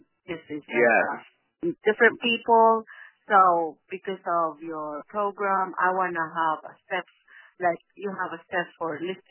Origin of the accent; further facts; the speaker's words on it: Dallas, Texas, United States; Dallas, Texas.